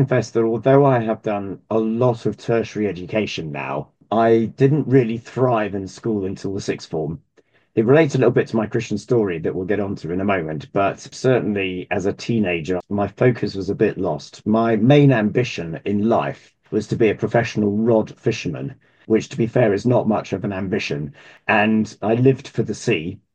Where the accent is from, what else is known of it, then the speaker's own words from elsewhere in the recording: Jersey; Yes, well, I come from Jersey in the Channel Islands. When I'm in America, of course, I have to say I'm from Old Jersey